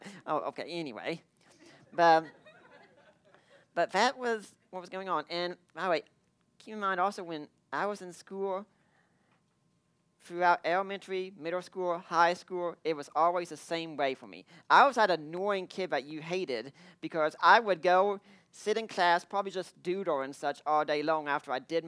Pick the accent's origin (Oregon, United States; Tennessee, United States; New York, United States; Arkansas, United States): Tennessee, United States; Corryton; born there; I was born in 1980 in Corryton, Tennessee, just outside of Knoxville.